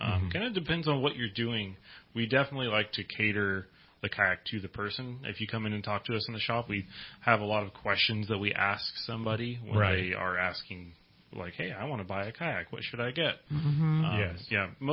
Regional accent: Cottonwood, California, United States; I grew up here in Northern California, actually down in Cottonwood.

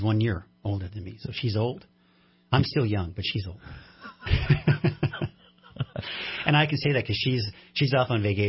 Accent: Eden Prairie, Minnesota, United States; also born or lived in Milwaukee, Wisconsin / Austin, Texas; grew up in Minnesota, a suburb of the Twin Cities, known as Eden Prairie. Then from there, I was born in Milwaukee, Wisconsin, and then, of course, grew up in Minnesota. And then moved in with my dad for a couple of years in Austin, Texas.

